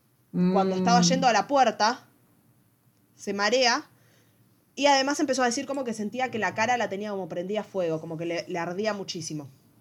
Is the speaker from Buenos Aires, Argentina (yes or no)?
yes; Buenos Aires, Argentina; no como yo, que soy porteña.